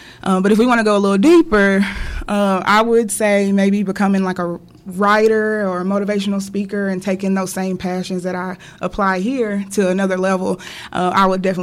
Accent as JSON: {"language": "English", "town": "Knoxville", "region": "Tennessee", "country": "United States", "tie": "born or raised there", "said": "Born and raised Knoxville."}